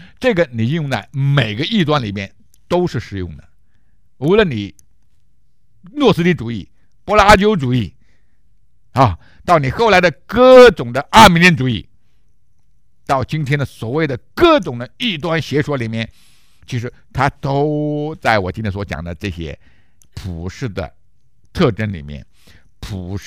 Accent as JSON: {"language": "Chinese", "country": "China", "said": "原来说我理解的跟我们大陆人去还就不一样"}